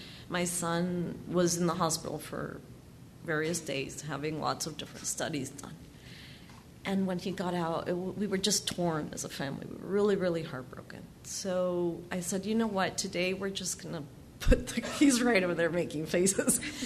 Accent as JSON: {"language": "English", "country": "Mexico", "said": "We're from Mexico, so we didn't listen to StoryCorps growing up."}